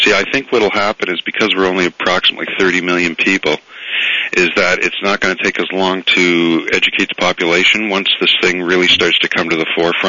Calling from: Ottawa, Ontario, Canada; I'm calling in from Ottawa, Canada.

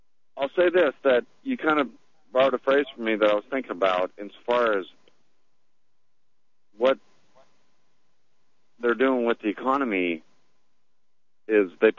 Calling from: Oklahoma, United States; I'm the gentleman from Oklahoma.

